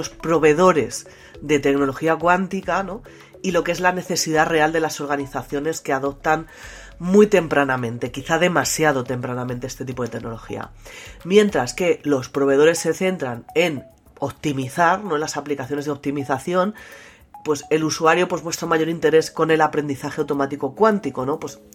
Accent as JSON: {"language": "Spanish", "country": "Spain", "said": "ha instalado el primer ordenador cuántico de acceso público en mi país, en España"}